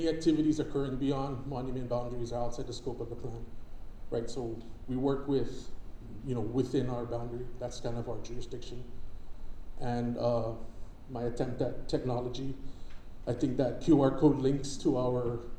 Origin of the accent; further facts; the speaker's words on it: Saipan, Northern Mariana Islands; I'm from Saipan.